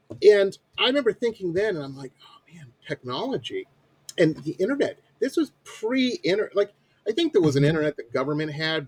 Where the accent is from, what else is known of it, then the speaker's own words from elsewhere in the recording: Detroit, Michigan, United States; I'm an old man, and I grew up in Metro Detroit, and this was in the '80s.